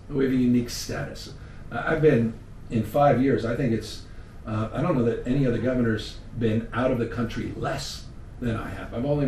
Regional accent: San Francisco, California, United States; I come from San Francisco, gateway China, the first and largest Chinatown.

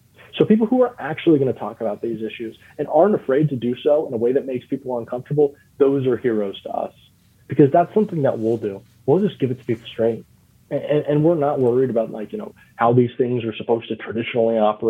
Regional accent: Florida, United States; You know, I grew up in Florida.

